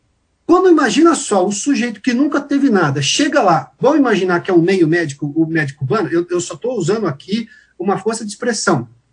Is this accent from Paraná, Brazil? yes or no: no; São Paulo, Brazil; Eu sou do interior de São Paulo